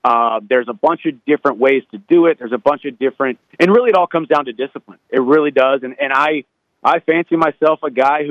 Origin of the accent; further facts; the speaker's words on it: St. Louis, Missouri, United States; and then I'm a St. Louis Cardinals fan because I'm born and raised in St. Louis.